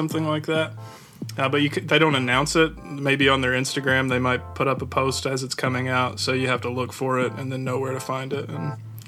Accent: Kentucky, United States; now in Wisconsin, United States; I'm from Kentucky. I had no idea what rhubarb was before I moved to Wisconsin.

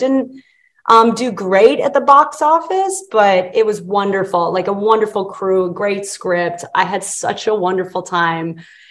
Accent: Texas, United States; also born or lived in Colorado; I was born in Colorado, raised in Texas, went to school there.

